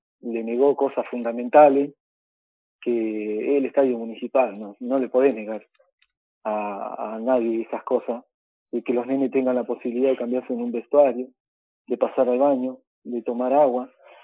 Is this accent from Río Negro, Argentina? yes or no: yes; Ingeniero Jacobacci, Río Negro, Argentina; Pero somos de Jacobacci, no desconocemos la realidad.